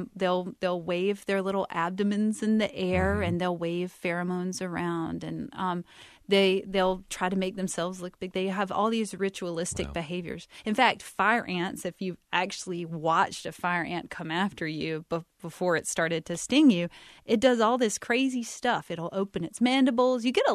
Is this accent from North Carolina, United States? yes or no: yes; Goldsboro, North Carolina, United States; I was from Goldsboro, North Carolina. It's a small town